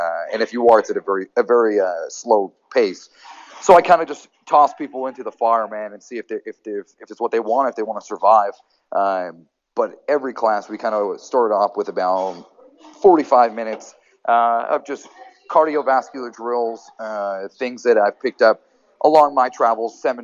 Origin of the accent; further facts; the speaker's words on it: Providence, Rhode Island, United States; also born or lived in Boston; A few years back, I moved back to Rhode Island from Boston, and I decided to open a school in Providence, Rhode Island, my hometown.